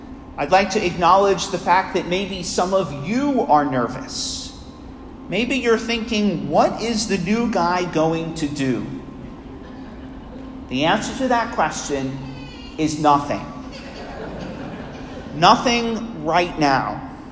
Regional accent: Bethpage, New York, United States; also born or lived in Queens; I was born in Queens, New York, and we later lived in Bethpage on Long Island. Many people ask me what happened to your accent, and I seem to have lost it along the way somewhere

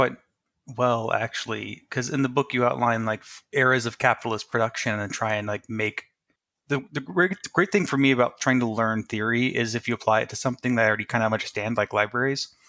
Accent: the South, United States; Because like I grew up in the South, like that didn't happen.

